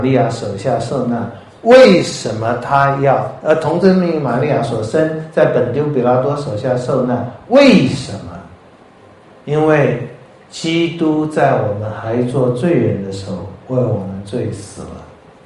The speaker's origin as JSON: {"language": "Chinese", "country": "China", "said": "各位，我们中国人是不吃的日子必定死，我们都要吃嘛，民以食为天嘛。"}